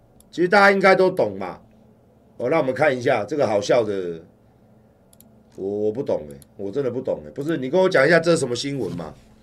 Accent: Taiwan; now in abroad; 住在国外，那我住在国外呢，我不方便嘛。但是我是台湾人啊，那我能不能投票？

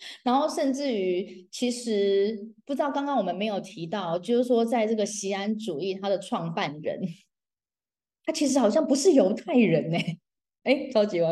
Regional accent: Taiwan; 我不会只看说我们台湾人

